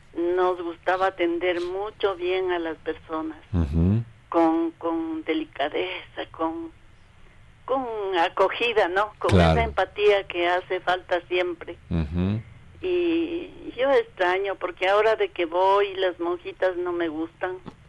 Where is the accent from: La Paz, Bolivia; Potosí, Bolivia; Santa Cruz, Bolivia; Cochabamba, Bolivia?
La Paz, Bolivia; Yo, desde que nací, soy de La Paz